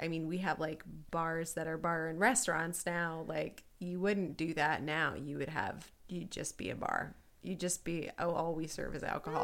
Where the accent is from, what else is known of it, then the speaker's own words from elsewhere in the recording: Midwest, United States; accent: Midwestern; Like, the way that I said it just now with, like, my Midwestern accent?